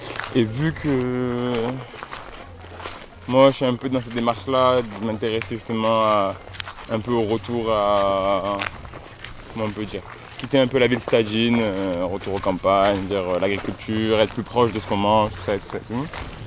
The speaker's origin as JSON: {"language": "French", "town": "Marseille", "region": "Provence-Alpes-Côte d'Azur", "country": "France", "said": "Non, moi je suis pas de Pertuis, moi je suis de Marseille."}